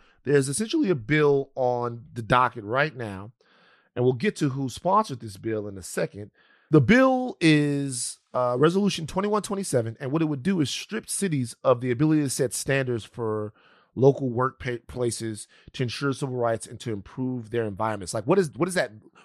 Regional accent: Louisiana, United States; I'm from Louisiana.

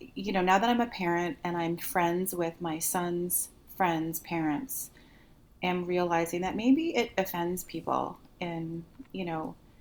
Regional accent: Canada; I was living in Seattle and I'm Canadian.

